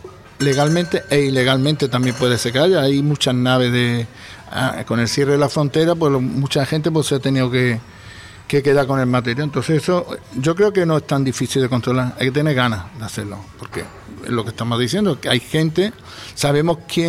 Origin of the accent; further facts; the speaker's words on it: Melilla, Spain; Los que somos de Melilla mucho tiempo siempre hemos conocido la desembocadura del río.